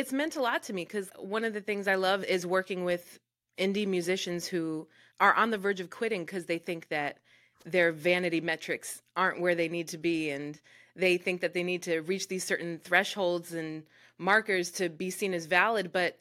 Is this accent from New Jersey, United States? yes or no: yes; New Jersey, United States; because I'm such a loyalist, because I'm from Jersey.